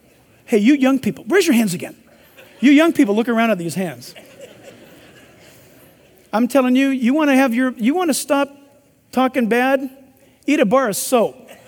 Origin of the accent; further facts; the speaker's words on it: California, United States; Listen, I, for one, I'm from California and I've already voted.